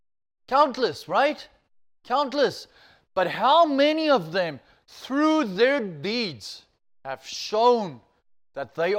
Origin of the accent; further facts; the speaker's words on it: Alberton, Gauteng, South Africa; there was this lovely roadhouse in the town I grew up in Alberton called the Caspar.